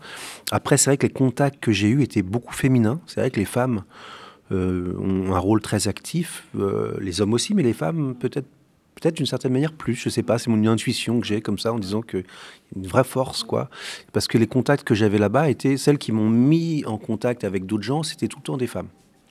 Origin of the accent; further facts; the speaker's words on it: France; Moi, je suis français.